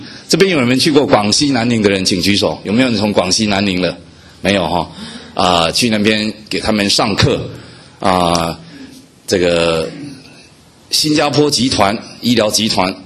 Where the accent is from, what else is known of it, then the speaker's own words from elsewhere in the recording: United States; moved away as an adult; also born or lived in Taiwan; now in Beijing, China; 我是台湾出生，美国长大，中国工作，跟你们刚好相反哈。这个十几年前神呼召我到中国去当医生哈。